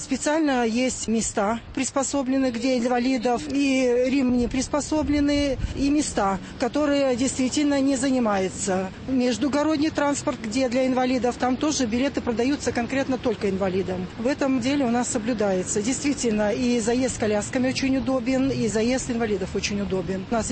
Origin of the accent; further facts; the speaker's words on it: Latvia; now in Moscow, Russia; Вообще, я сама не москвичка, мы вообще из Латвии.